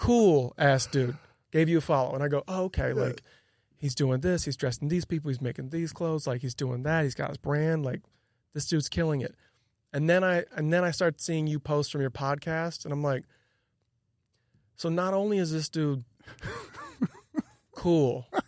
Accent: Illinois, United States; And growing up outside Chicago, everything's indoors for the most part.

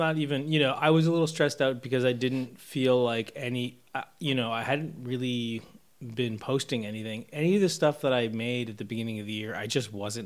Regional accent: Canada; Like, oh, I'm Canadian.

